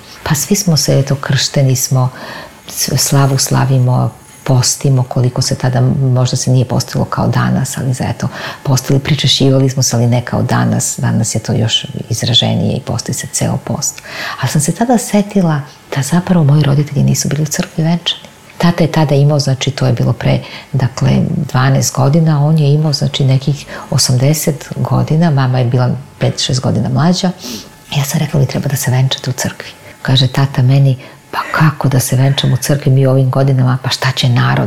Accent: Belgrade, Serbia; born there; gde je moja matična crkva, gde sam rođena na Zvezdari

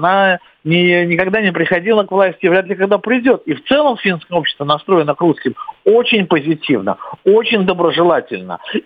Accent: Saint Petersburg, Russia; я из Петербурга родом, да, из Петербурга мы на маршрутке, в общем-то, ездили в Финляндию.

